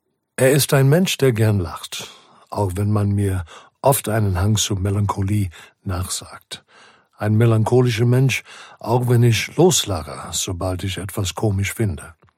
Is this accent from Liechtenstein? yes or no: no; South Africa; Geboren und aufgewachsen in Südafrika, habe ich früh erlebt, was Ungerechtigkeit bedeutet.